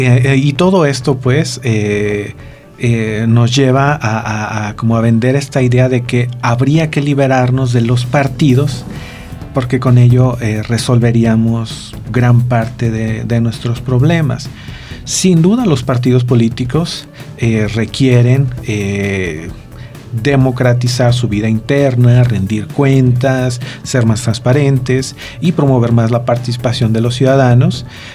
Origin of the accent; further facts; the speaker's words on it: Mexico; Todos los que somos mexicanos y tenemos al menos 18 años